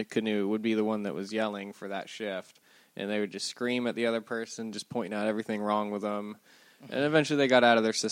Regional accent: St. Petersburg, Florida, United States; I'm not used to that. I was born and raised here in St. Pete, so it's gonna be kind of a shock for me.

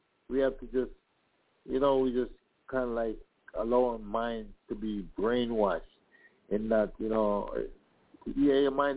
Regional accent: Jamaica; I'm from Jamaica.

